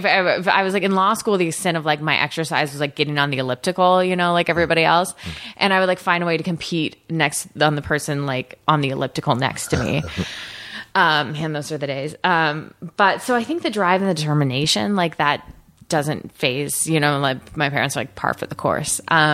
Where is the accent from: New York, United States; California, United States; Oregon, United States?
Oregon, United States; Portland; I grew up in Portland, Oregon.